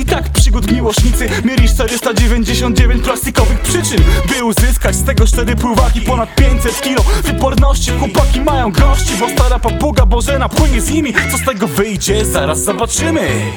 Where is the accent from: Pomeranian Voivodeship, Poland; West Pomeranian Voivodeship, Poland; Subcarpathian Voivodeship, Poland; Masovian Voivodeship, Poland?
Masovian Voivodeship, Poland; Warsaw; Bo ja na przykład ja jestem z Warszawy.